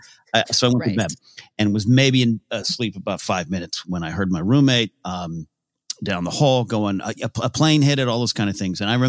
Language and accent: English; United States; I drove up to my hometown and all along the 101 freeway and every overpass was a flag, a heart, a this and a that.